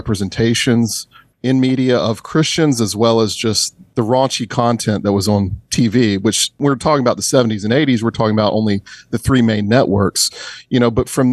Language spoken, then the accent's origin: English; Tupelo, Mississippi, United States; I grew up in Tupelo. The ministry's based in Tupelo, Mississippi. And so ended up back in my hometown